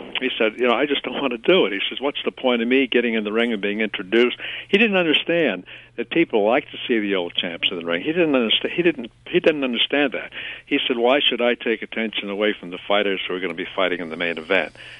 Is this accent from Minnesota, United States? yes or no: no; Stamford, Connecticut, United States; I grew up in Stanford, and he lived in North Stanford on his magnificent estate, 200 acres.